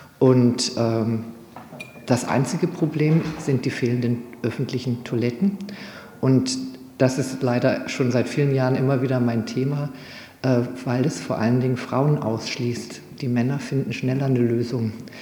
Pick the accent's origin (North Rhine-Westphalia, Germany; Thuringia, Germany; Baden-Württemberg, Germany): Baden-Württemberg, Germany; Freiburg; Ich komme aus dem Stühlinger